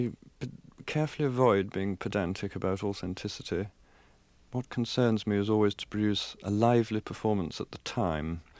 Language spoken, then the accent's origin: English; Winchester, South East England, United Kingdom; I was brought up in Winchester